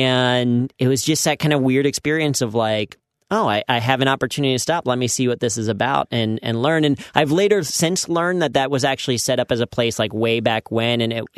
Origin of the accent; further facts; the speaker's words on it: Cincinnati, Ohio, United States; now in New York, United States; I grew up in Cincinnati and then live in New York. So I live in a huge city now